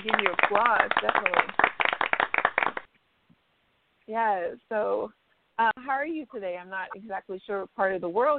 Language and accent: English; Florida, United States; Yeah, I'm Caribbean and also from Florida